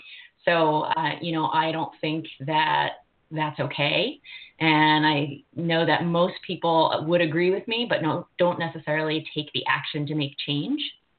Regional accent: Philadelphia, Pennsylvania, United States; So I am based in Philadelphia. You mentioned that earlier as well. And I've born and raised in Philly, Philly girl at heart. So I've never really left.

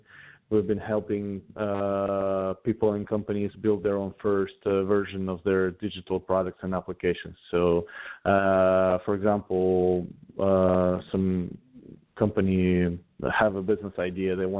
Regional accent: Russia; now in Los Angeles, United States; Yeah, I'm originally from Russia. So now I live in Los Angeles, California

